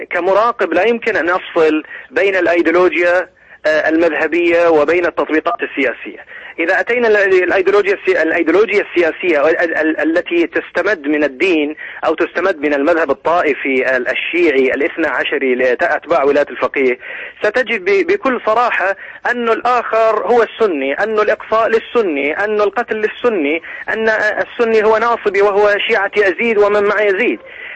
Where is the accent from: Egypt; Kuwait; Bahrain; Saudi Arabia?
Bahrain; يعني هنا عندنا في البحرين